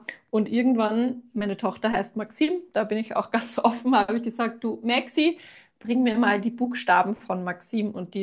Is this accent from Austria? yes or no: yes; Austria; bin aus Österreich. Vielleicht hört man es. Ich werde mich bemühen, schön zu sprechen und nicht in meinen Dialekt zu kippen.